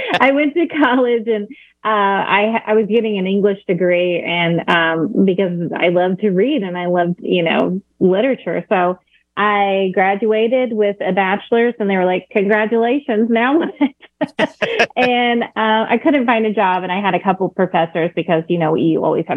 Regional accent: Arkansas, United States; I was born and raised in the South, but most of my education came from Arkansas, and so I went to a tiny little high school in Arkansas

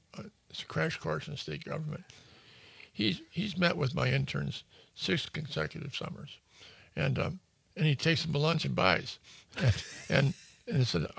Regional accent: Janesville, Wisconsin, United States; born or raised there

